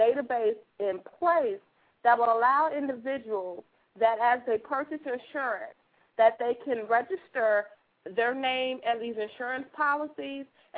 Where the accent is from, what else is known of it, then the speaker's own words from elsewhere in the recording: Chicago, Illinois, United States; definitely a lot of people in my hometown of Chicago, but I span through all 50 states.